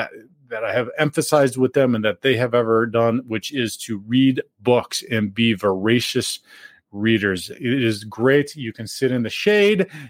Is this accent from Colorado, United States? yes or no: yes; Denver, Colorado, United States; In the top five cities being my hometown, Denver, Colorado